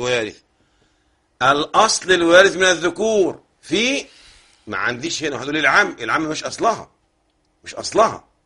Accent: Egypt; اللي احنا مصريين

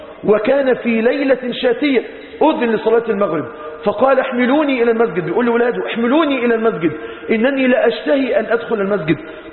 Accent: Egypt; احنا عندنا في مصر هنا احنا طبعا اللي اتجوز مع رخصة 7 أيام انه ما يخرجش من البيت اصلا.

